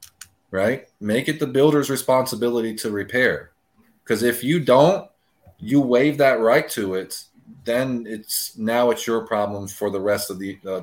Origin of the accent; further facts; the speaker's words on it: Tarpon Springs, Florida, United States; I'm from Tarpon Springs area, so